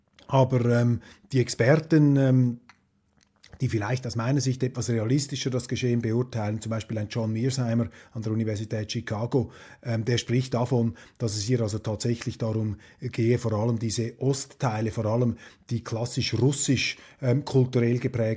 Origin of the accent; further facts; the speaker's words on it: Switzerland; Da ist man geneigt, als Schweizer den Deutschen und vor allem auch den Journalisten etwas Entspanntheit und Entkrampfung zu gönnen